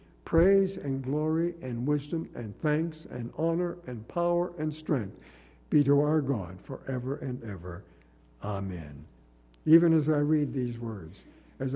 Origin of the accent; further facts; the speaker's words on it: Nova Scotia, Canada; Now you know I come from Nova Scotia